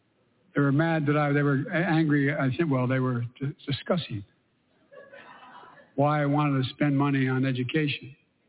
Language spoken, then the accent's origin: English; Delaware, United States; And I say, I come from Delaware.